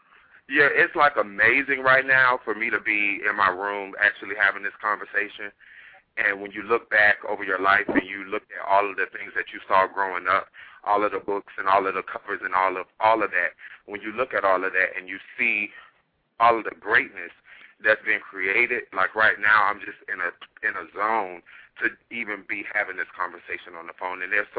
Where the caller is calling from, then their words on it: Washington, District of Columbia, United States; Well, actually, I'm calling from Washington, D.C., but 813 is Tampa, Florida.